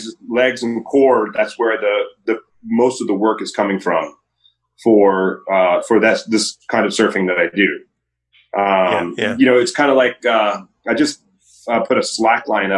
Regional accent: Meridian, Mississippi, United States; now in Oahu, United States; I grew up in Meridian, Mississippi. There's not a lot of water around there.

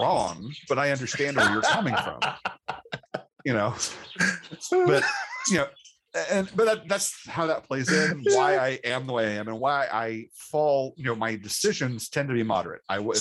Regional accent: Indiana, United States; I grew up in Indiana. I'm from here. I'm from 50 miles north of Indianapolis.

